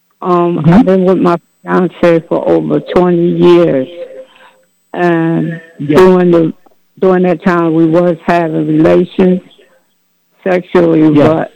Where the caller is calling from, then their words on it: New Jersey, United States; I'm calling from New Jersey.